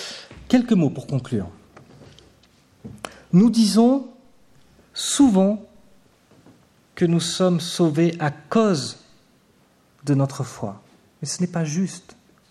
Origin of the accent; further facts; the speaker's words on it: Auvergne-Rhône-Alpes, France; Je suis natif d'Ardèche et mes parents habitaient tout près d'une vieille ferme qu'on appelle le Boucher de Pran.